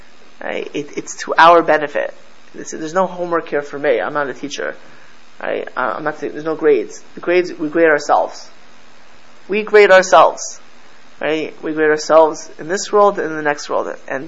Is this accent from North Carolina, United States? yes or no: no; Florida, United States; Again, I grew up in South Florida.